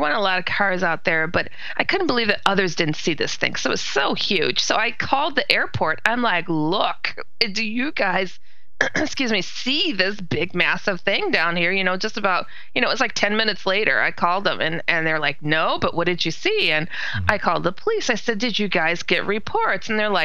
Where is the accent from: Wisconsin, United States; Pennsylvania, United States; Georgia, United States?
Wisconsin, United States; Milwaukee; I'm actually from Wisconsin, downtown Milwaukee, Wisconsin